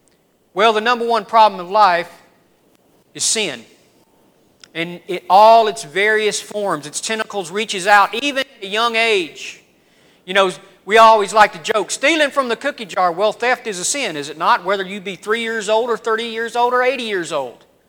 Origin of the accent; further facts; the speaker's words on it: Deep South, United States; No, but, you know, being raised in the Deep South, we had some terminology and some phrases that sometimes make sense